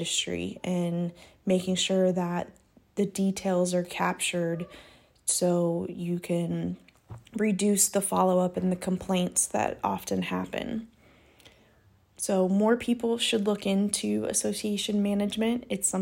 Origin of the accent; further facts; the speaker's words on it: Durham, North Carolina, United States; now in Charlotte area, United States; I grew up in the Durham and Chapel Hill area of the Triangle, and I currently live in the greater Charlotte area, actually in South Carolina.